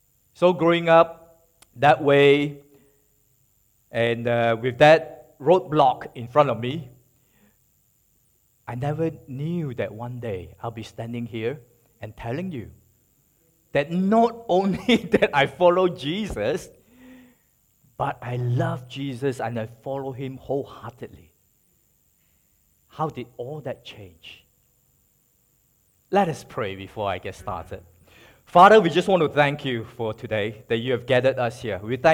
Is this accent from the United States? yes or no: no; Malaysia; I was originally born in Malaysia.